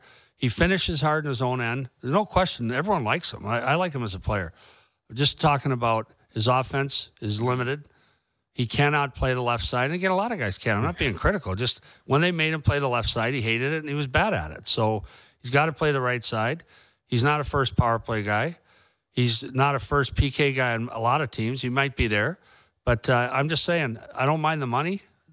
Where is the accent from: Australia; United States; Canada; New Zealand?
United States; Minneapolis, Minnesota; You know, I'm from Minneapolis. There's no Russian community there I'm aware of.